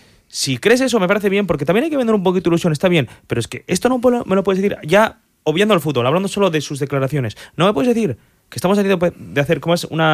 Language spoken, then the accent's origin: Spanish; Bilbao, Basque Country, Spain; somos todos muy de Bilbao